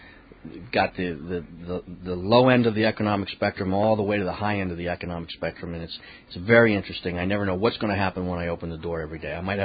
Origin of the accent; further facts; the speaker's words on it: Connecticut, United States; No, I didn't grow up here. I'm an import. I'm from Connecticut.